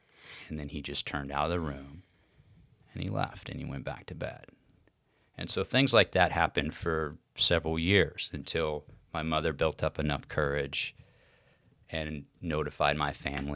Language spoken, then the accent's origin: English; Texas, United States; Yeah. I grew up in Texas. My family, my father, are actually originally from here, from the Bradenton area.